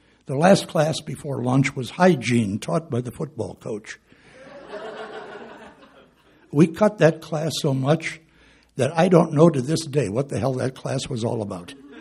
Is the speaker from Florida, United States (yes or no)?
no; Cleveland, Ohio, United States; The legal drinking age in Ohio, I grew up in Cleveland, Ohio, in a suburb of Cleveland.